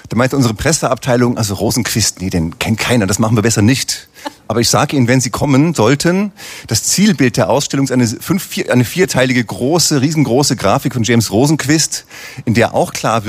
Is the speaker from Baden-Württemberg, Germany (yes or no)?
no; Aachen, North Rhine-Westphalia, Germany; Antje Dorn ist da, die ist genau wie ich aufgewachsen in Aachen